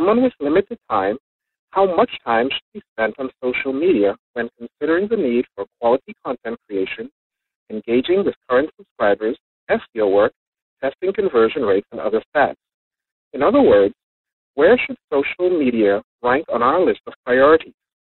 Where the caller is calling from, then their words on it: Berrien Springs, Michigan, United States; I am calling from Barron Springs, Michigan.